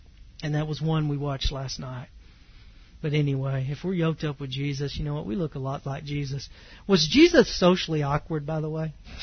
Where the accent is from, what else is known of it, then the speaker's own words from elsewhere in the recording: Texas, United States; I mean, I grew up in East Texas. I was not churched, and I'm thankful for that.